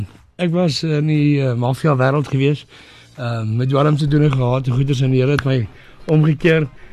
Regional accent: Brits, North West, South Africa; Nee, ons is van Brits af.

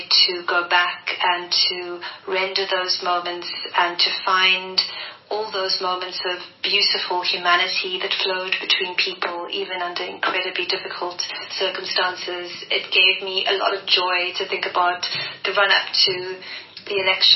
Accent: Cape Town, Western Cape, South Africa; I grew up in what I think of as a very Capetonian family, because it was extremely diverse. And I grew up in Mwume State, which some of you will know is quite close to District 6.

